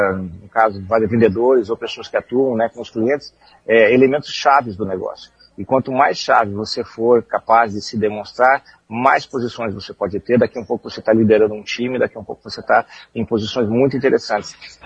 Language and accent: Portuguese; Maringá, Paraná, Brazil; born there; Maringá é uma cidade onde eu nasci, que eu tenho um carinho enorme.